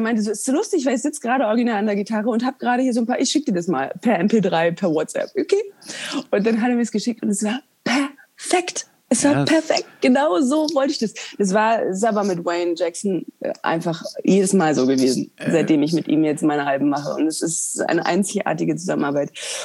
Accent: East Germany, Germany; wir sind halt auch die gleiche Generation. Wir kommen beide aus dem Osten

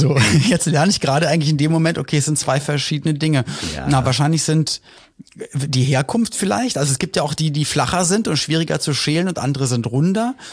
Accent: Berlin, Germany; Und das ist wie Spandau, wo ich herkomme.

